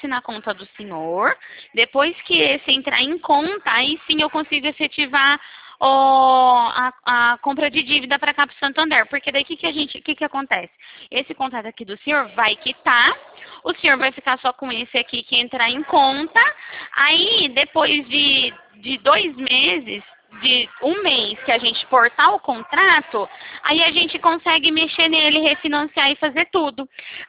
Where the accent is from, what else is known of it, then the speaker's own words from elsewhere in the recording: Araras, São Paulo, Brazil; Eu também sou daqui de Araras.